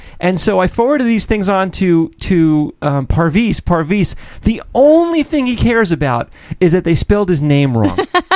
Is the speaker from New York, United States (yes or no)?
yes; Central Valley, New York, United States; the house that I grew up in the Central Valley, New York, in the lower Hudson Valley of New York State. The house that I grew up in from the age of 10 until the age of, 18